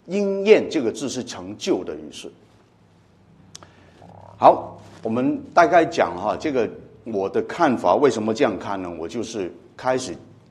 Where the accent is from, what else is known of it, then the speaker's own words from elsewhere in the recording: Macau; also born or lived in Hong Kong; 我是在澳门出生，澳门长大了，后来到香港去读书。